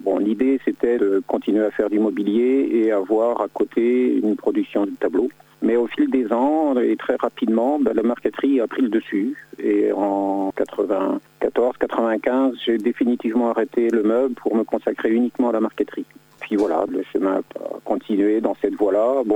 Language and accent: French; Brittany, France; born there; Et puis, en 1986, je suis rentré en Bretagne, là où je vis, mon pays natal.